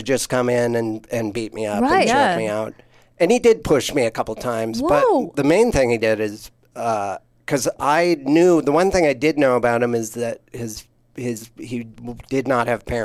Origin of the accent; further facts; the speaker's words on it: Montana, United States; That's the reason I'm a comic is I grew up in Montana where there was fights all the time.